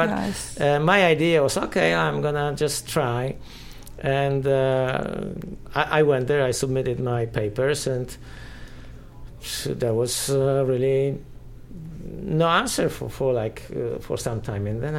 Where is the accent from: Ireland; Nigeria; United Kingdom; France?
France; first language French; English is a second language; moved away as an adult; now in United States; And I came here from France speaking French, didn't speak English.